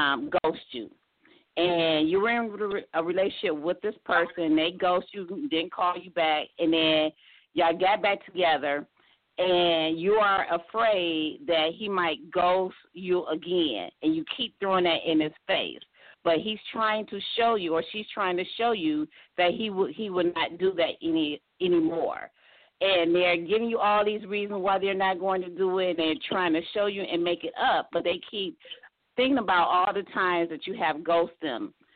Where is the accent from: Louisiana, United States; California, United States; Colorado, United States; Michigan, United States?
Michigan, United States; Detroit; I'm from Detroit.